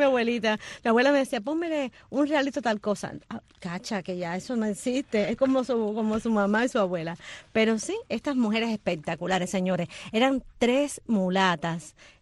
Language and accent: Spanish; Cuba; moved away; Fue ya una vez que me fui de Cuba, que fui descubriendo nuevos artistas que no escuchábamos en Cuba.